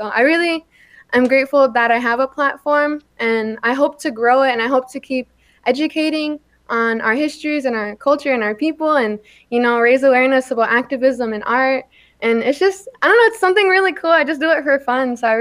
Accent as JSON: {"language": "English", "town": "Lac du Flambeau", "region": "Wisconsin", "country": "United States", "said": "I'm Bear Clan from Lac de Flambeau, Wisconsin. I'm 20 years old."}